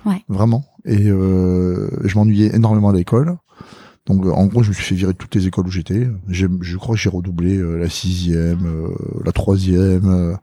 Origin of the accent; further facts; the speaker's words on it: Madagascar; born there; Alors moi, je suis né à Madagascar, parce que mon papa et ma maman, ils vivaient à Madagascar, et ils ont vécu longtemps, ils ont vécu à peu près 30 ans.